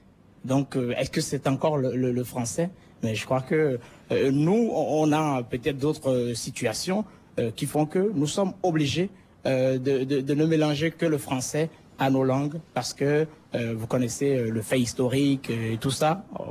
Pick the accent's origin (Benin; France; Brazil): Benin; first language Adja; ma langue maternelle, c'est l'Adja. Mes deux parents sont Adja. Mais dans la sphère citadine, à Cotonou, on parle le fon. Donc je suis obligé de parler fon, de parler Adja et de parler une autre langue qui s'appelle le Mina.